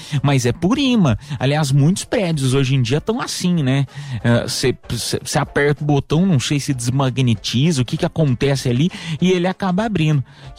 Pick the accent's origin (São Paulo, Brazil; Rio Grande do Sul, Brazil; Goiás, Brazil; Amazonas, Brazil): Goiás, Brazil; Sou do Goiás, eu estou no Goiás agora.